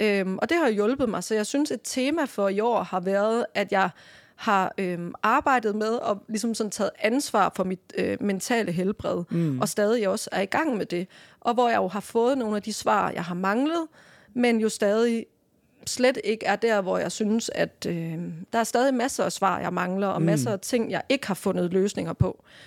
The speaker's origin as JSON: {"language": "Danish", "town": "Randers", "region": "Central Denmark Region", "country": "Denmark", "tie": "born there", "said": "et udsolgt værket i Randers, som jo er min fødeby"}